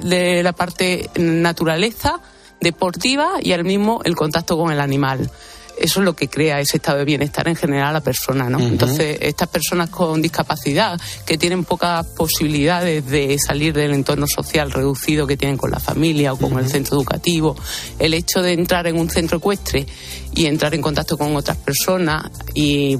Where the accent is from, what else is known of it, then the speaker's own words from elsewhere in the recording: Granada, Andalusia, Spain; accent: Andalusian; Granaína.